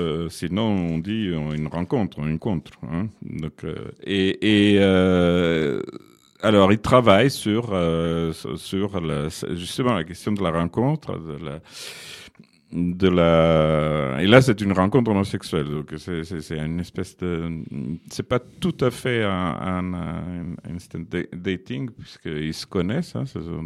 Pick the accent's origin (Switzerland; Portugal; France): Portugal; Alors, évidemment, quand on est portugais, on a profité un peu plus, puisqu'il y avait un certain taux que les autres ne comprenaient pas.